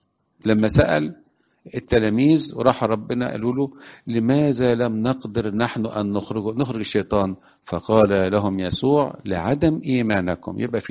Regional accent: Mit Ghamr, Dakahlia, Egypt; now in Port Said, Egypt; انا اصلا مش من بورسعيد، بس انا بقالي اكتر من 40 سنه في بورسعيد. وبعدين كان في اب كاهن، انا اصلا من متغمر

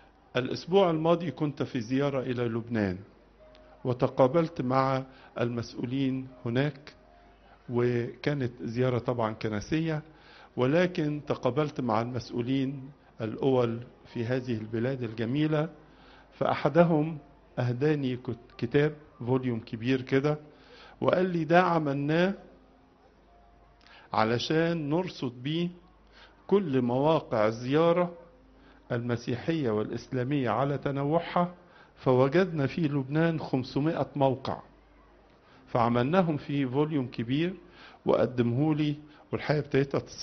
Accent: Egypt; فهذا فخر لنا جميعا كمصريين مسيحيين ومسلمين،

